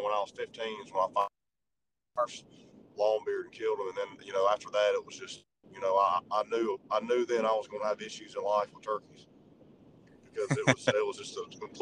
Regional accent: Georgia, United States; I love, you know, growing up in Georgia and in the South, I love just getting a turkey in the hardwood

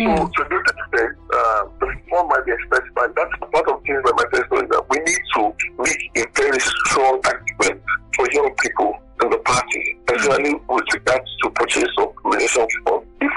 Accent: Lagos, Nigeria; I am from Lagos State.

